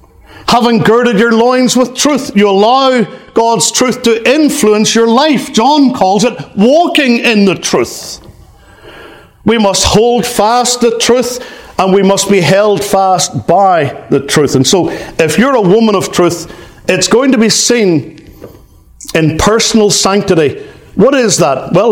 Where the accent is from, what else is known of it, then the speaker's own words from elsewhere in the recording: Northern Ireland, United Kingdom; my home country in Northern Ireland.